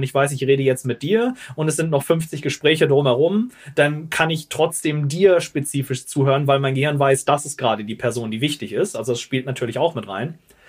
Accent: Northern Germany, Germany; ich als Norddeutscher

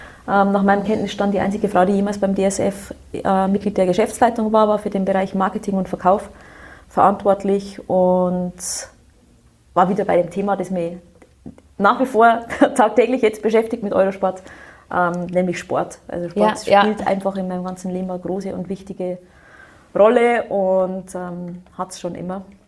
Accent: Bavaria, Germany; born or raised there

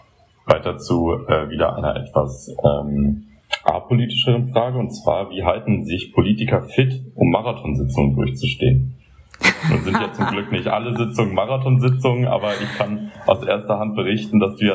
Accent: Berlin, Germany; ich als gebürtiger Berliner hier aufgewachsen, mein Leben lang in der Stadt gewesen

